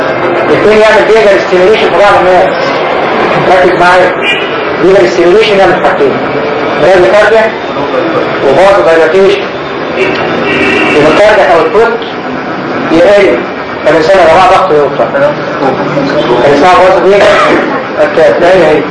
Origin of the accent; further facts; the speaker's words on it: Egypt; مش عندنا في مصر